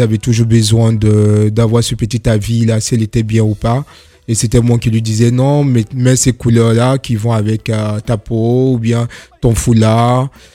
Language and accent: French; West, Côte d’Ivoire; Je suis originaire de l'ouest de la Côte d'Ivoire, je suis Bété.